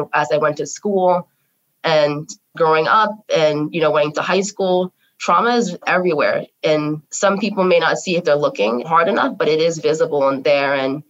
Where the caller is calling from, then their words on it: Bloomfield, New Jersey, United States; My pronouns are she, her, hers, and I am coming from Bloomfield, New Jersey.